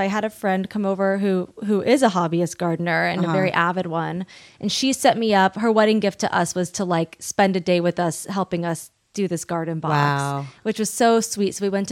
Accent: Long Beach, California, United States; Long Beach.

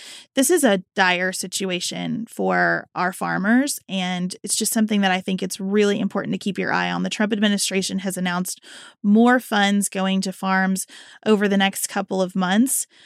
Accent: Kentucky, United States; maybe because I'm from Kentucky, but 40,000 votes seems fairly significant to me.

